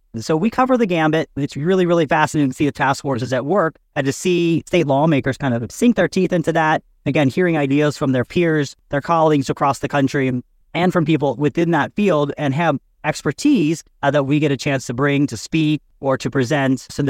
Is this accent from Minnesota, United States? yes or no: no; Ohio, United States; I'm from Ohio. We are a full-time legislature.